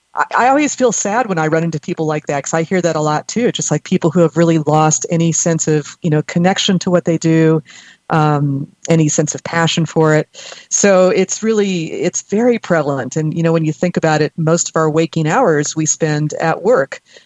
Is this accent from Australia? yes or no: no; Pasadena, California, United States; I grew up in Pasadena.